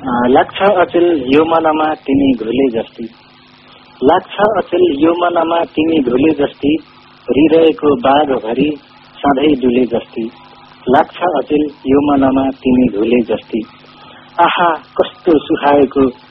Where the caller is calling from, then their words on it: Kapilvastu, Lumbini Province, Nepal; Kapil वस्तुबाट।